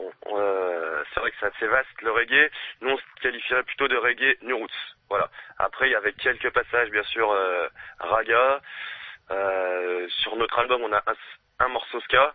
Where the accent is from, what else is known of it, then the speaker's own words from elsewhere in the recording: Mâcon, Bourgogne-Franche-Comté, France; Sinon, on est tous de Mâcon.